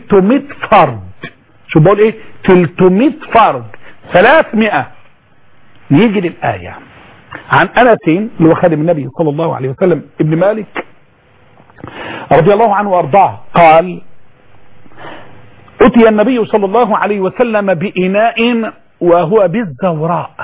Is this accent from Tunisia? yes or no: no; Egypt; accent: Egyptian; اللي احنا بنقول عليه بلهجتنا المصرية بنقول بيستوي.